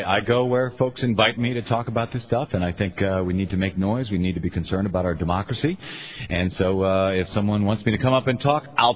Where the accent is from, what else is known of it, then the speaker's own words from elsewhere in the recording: United States; I'm just an American.